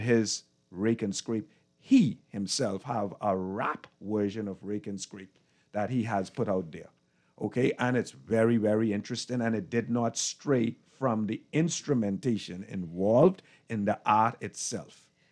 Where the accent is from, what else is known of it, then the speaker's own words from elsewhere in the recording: Adelaide, New Providence, Bahamas; growing up in Adelaide at Avery's